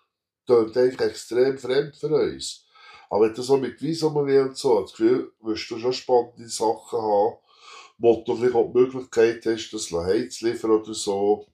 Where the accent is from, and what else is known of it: Switzerland